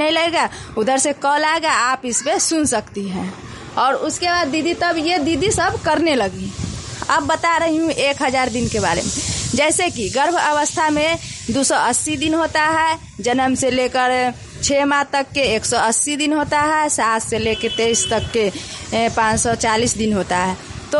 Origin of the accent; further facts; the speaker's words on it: Susta, Bihar, India; मैं सुस्ता पंचायत की रहने वाली हूँ।